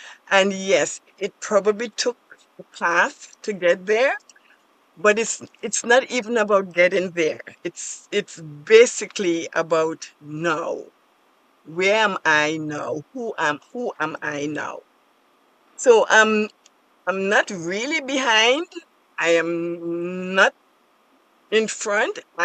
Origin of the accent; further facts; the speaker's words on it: Tobago, Trinidad & Tobago; I am originally from Tobago, from the islands of Trinidad and Tobago. And this small island actually taught me most of what I know